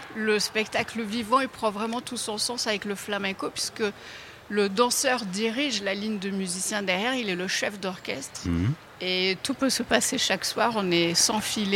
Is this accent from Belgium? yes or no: no; Saint-Jean-de-Luz, Nouvelle-Aquitaine, France; Au Pays Basque, je suis de Saint-Jean-de-Luz.